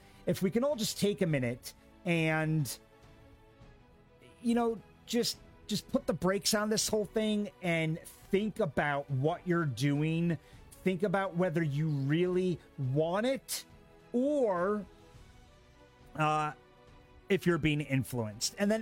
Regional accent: United States; in the world that I grew up in America that I grew up in, you'd lose your freaking license.

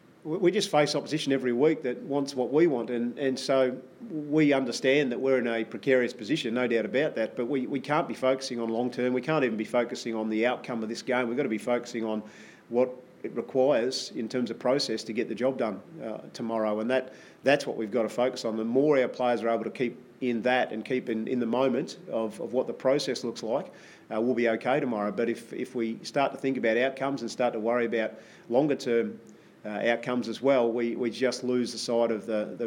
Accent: Gold Coast, Queensland, Australia; I know Nick very well from growing up on the Gold Coast and my time spent there

